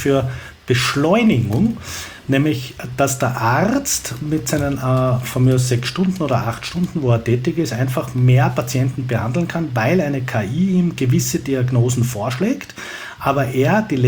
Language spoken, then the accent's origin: German; Vienna, Austria; Ich komme ja aus Wien. In Wien gibt es ja nach wie vor Kutschen, die sogenannten Fiaker